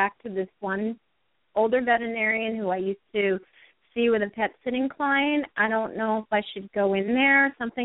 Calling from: New Jersey, United States; I'm calling from New Jersey.

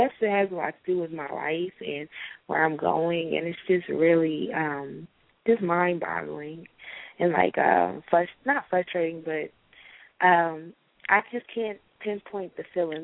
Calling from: Atlanta, Georgia, United States; I'm calling from Atlanta.

